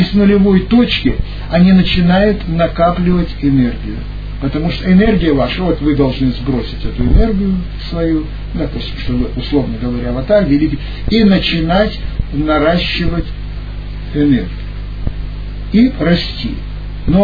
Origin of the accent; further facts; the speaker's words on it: Russia; born there; Вот я, например, я родился в России.